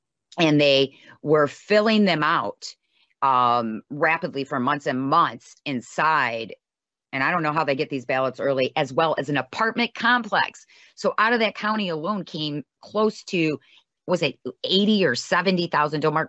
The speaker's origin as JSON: {"language": "English", "region": "Michigan", "country": "United States", "said": "So we have such a corrupt Secretary of State in my home state here."}